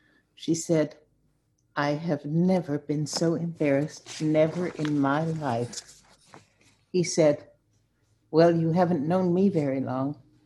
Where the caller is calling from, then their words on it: Saratoga Springs, New York, United States; Saratoga Springs, New York.